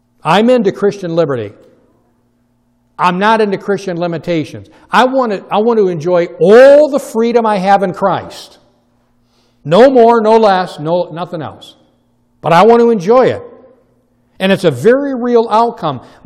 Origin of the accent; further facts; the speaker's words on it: Muskegon, Michigan, United States; So that's our slogan. So I'm from Muskegon. Watch us go.